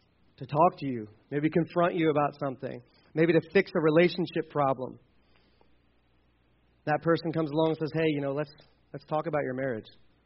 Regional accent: United States; I grew up in America, so I'm Christian.

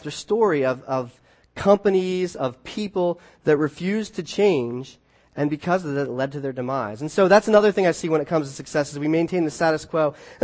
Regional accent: United States; I mean, I'm an American. I deserve to have two bathrooms in my house.

